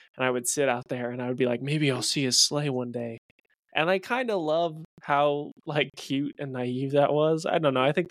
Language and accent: English; California, United States; because I grew up in California, and the house I mainly grew up in, it was a two-story